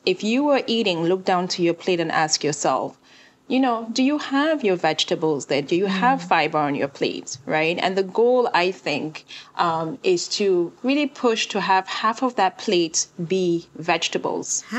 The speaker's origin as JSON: {"language": "English", "country": "Cameroon", "tie": "born or raised there", "also_born_or_lived": "Kenya", "moved": "yes", "lives_now": "United States", "said": "I was born and raised in Cameroon, but then I went to boarding school in Kenya for 3 years before coming to the US."}